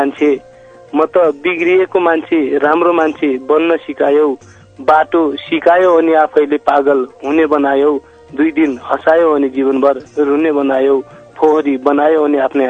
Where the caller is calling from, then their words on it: Dunai, Karnali Province, Nepal; हजुर म डोल्पाबाट